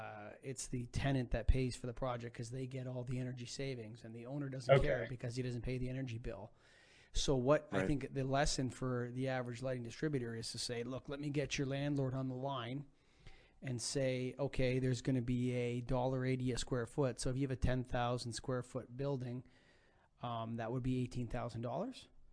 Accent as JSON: {"language": "English", "country": "Canada", "said": "I'm a Canadian"}